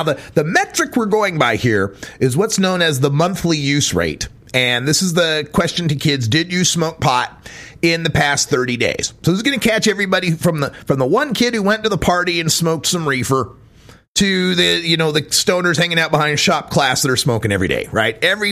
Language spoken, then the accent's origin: English; Oregon, United States; In the green line, we have my home state of Oregon.